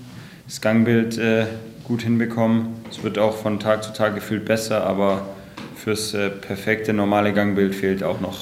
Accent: Schwenningen, Baden-Württemberg, Germany; Nee, ich komme aus Schwenning.

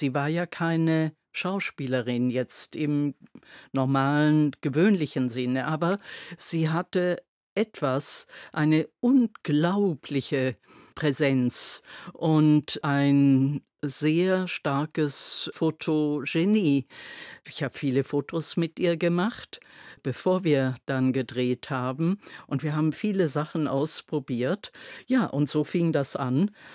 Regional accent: Konstanz, Baden-Württemberg, Germany; kurz nachdem ich aus Paris in meine Heimatstadt Konstanz zurückgekommen bin

